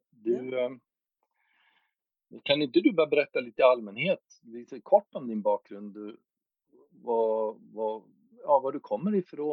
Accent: Sweden; För själv kommer jag ju från Sverige. Jag har svensk etnisk bakgrund. Och jag har min mamma och pappa kommer från Sverige.

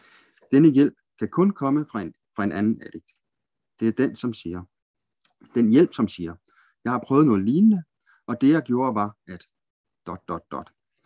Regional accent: Zealand, Denmark; Jeg er 44 år gammel. Jeg er vokset op på Sjælland med en mor, en far og en søster i en mindre sjællandsk provinsby.

